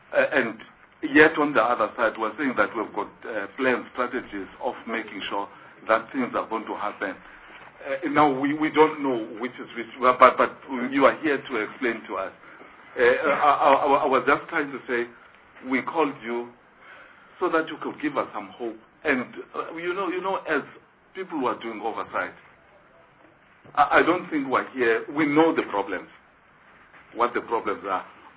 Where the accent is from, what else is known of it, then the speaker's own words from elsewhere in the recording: South Africa; as South African community people, we must just have hope that this is not going to happen further